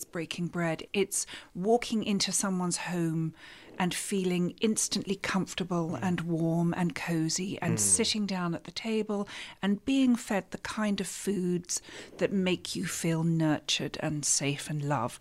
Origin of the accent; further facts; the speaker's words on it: England, United Kingdom; growing up in England